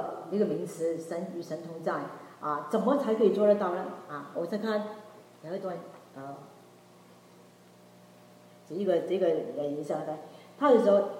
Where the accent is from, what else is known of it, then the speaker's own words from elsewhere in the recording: China; moved away; 我们从中国移民到过来这里